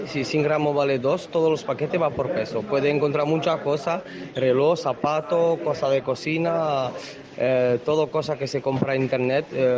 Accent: Toulouse, Occitania, France; Spanish is a second language; Nosotros somos de Toulouse, de Francia

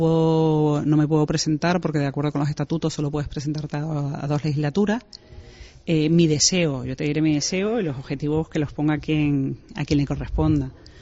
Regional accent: Canary Islands, Spain; nosotros pertenecemos a la ciudad de Las Palmas de Gran Canaria, claro. Somos de Gran Canaria, la gran mayoría, y nos sentimos parte de ellas.

